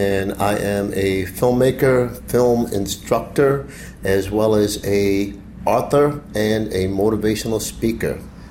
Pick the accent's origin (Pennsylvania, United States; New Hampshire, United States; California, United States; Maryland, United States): Maryland, United States; Baltimore; I was a black boy growing up in Edmondson Village in Baltimore, Maryland, which is, you know, not exactly it's a little bit rougher area. It can be a little bit rougher area at times. So I grew up there